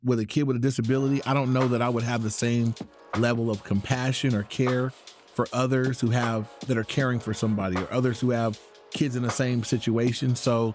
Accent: Inglewood, California, United States; As you said, I pastor Calvary Chapel in Inglewood, born and raised in Inglewood my whole life. So that's, I love the place of my birth.

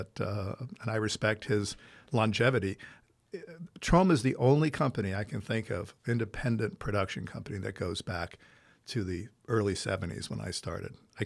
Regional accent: Italy; I grew up in Italy. I don't like to drink wine.

